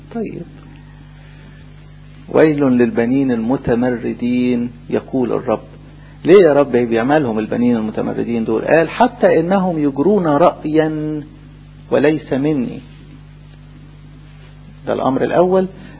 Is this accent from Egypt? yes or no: yes; Egypt; بلدنا مصر المحبوبة